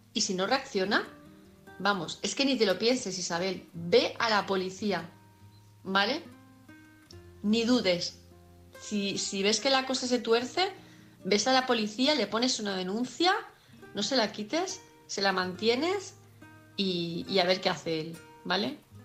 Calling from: Palma, Balearic Islands, Spain; de Palma de Mallorca

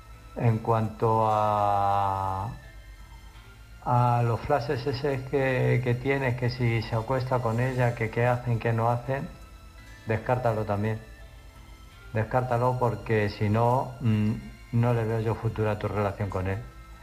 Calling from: Illescas, Castilla-La Mancha, Spain; de Illescas

